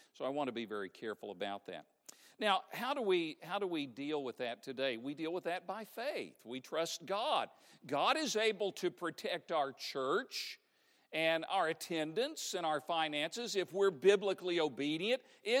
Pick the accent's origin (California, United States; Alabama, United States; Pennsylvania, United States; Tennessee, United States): Tennessee, United States; Now, I grew up in Tennessee. I will honestly say I never handled snakes. We never had them in our church services. We were Baptists. We were not Pentecostals. But near where I went to high school, Rogersville, Tennessee